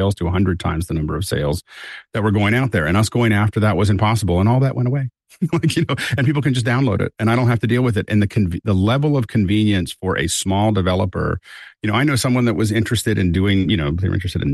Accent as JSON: {"language": "English", "country": "United States", "said": "And as an American, I don't have to."}